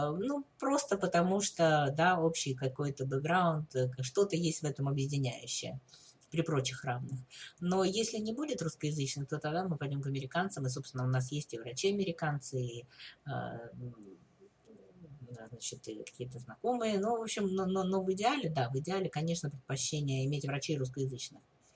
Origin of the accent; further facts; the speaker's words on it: Russia; Я стоматолог из России, у меня профессиональные вопросы.